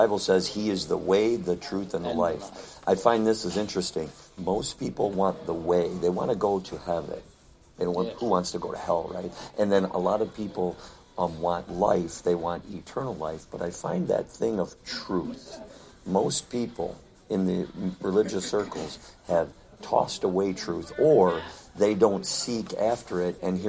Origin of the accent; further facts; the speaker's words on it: Wisconsin, United States; We're originally from Wisconsin, but now we travel full-time.